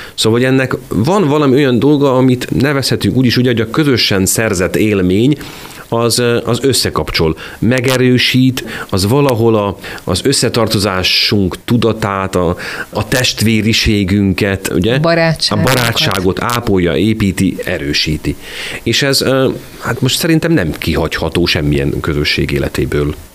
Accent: Kerekegyháza, Bács-Kiskun, Hungary; amikor én viszem haza a kedves híveket, megmutatom Kerekegyházát

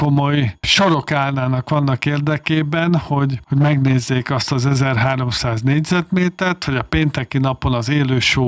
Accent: Hungary; magyarként mit adtunk a világnak, és mit adunk

